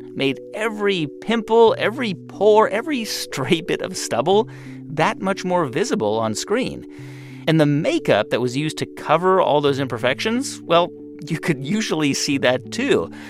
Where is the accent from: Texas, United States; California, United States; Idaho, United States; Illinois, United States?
California, United States; I remember Bullock's. I grew up in Southern California.